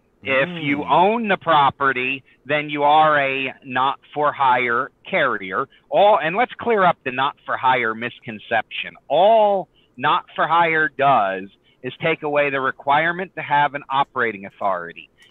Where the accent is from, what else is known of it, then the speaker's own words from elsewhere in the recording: Pennsylvania, United States; So it was left up, like my home state of Pennsylvania, we have very tough mask mandates.